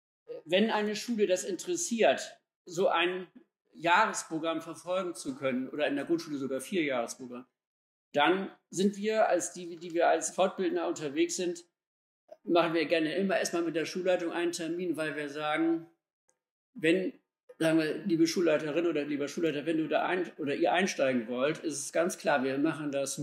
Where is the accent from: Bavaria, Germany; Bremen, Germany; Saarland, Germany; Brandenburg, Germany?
Bremen, Germany; in diesem Stadtteil von Bremen, wo ich herkomme